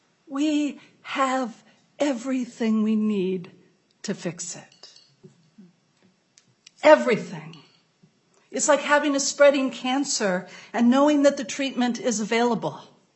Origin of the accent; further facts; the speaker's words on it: Moorhead, Minnesota, United States; I am a Minnesotan through and through, baptized in Moorhead, part of every summer of my life spent in the North Woods, college in St. Paul.